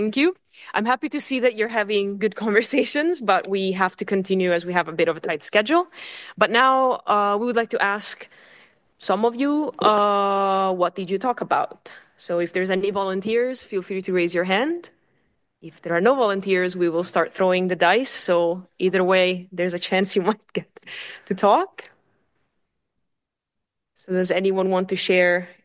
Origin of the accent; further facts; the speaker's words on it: Ukraine; English is a second language; We have spoken with my colleague also from Ukraine. I'm from Ukraine